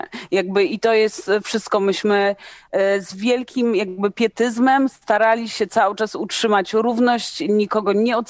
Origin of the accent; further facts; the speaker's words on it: Płock, Masovian Voivodeship, Poland; jestem z Płocka, Piotr jest z Łomży, to też znamy tę drogę z takiego mniejszego miasta. No Płock jest całkiem takim ogarniętym miastem.